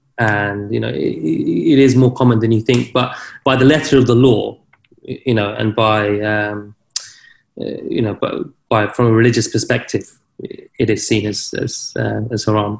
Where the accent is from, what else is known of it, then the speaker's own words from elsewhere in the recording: United Kingdom; like I am as a British national, I mean, I was lucky I had, you know, lots of accounts before I came over. I have a UK address.